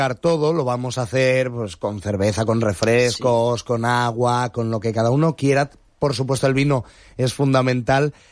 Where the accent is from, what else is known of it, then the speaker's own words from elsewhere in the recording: Castilla-La Mancha, Spain; pero yo que soy de Albacete, de un pueblo de Albacete, tengo predilección por lo que preparaban mis abuelos